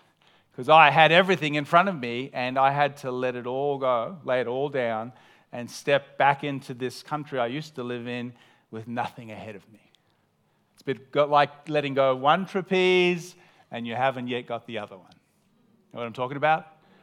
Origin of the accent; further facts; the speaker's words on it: Australia; also born or lived in United States; I'm an Aussie and I love Australia.